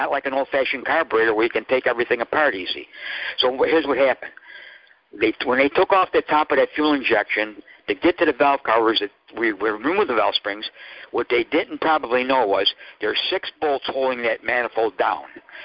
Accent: New York, United States; And you have to remember, I'm from New York State. I'm not domiciled there.

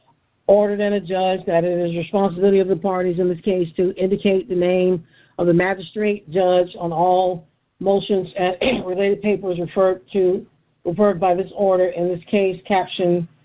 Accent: Florida, United States; Also, I've contacted Hillsborough County and Dade, because I'm from Florida

